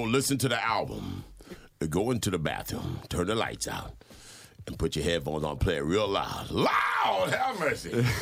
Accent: Long Beach, California, United States; also born or lived in Hollywood; now in Pasadena, United States; I am. I'm out of L.A. I was born in Hollywood, California. Moved south to Long Beach.

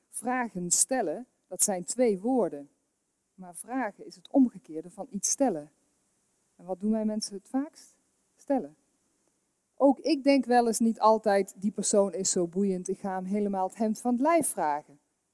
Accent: Veghel, North Brabant, Netherlands; wat ik eigenlijk al mijn hele leven aan het doen ben sinds mijn jeugd hier in Veghel.

